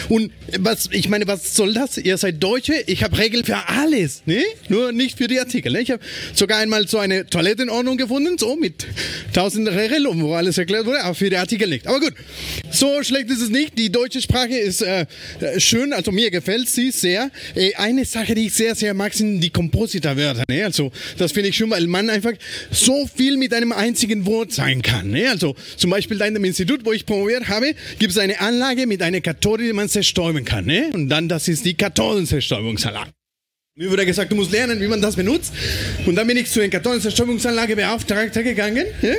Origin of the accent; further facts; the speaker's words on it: Mexico; German is a second language; now in Berlin, Germany; Ich komme aber ursprünglich aus Mexiko. Ich habe sogar meinen offiziellen mexikanischen Ausweis dabei, immer mit mir.